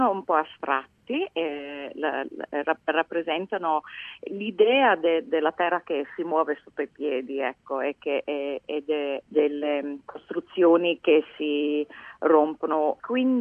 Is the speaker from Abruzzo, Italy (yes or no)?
yes; Abruzzo, Italy; born there; visto che io sono abruzzese di origine, sono nata in Abruzzo e tutti i miei parenti anche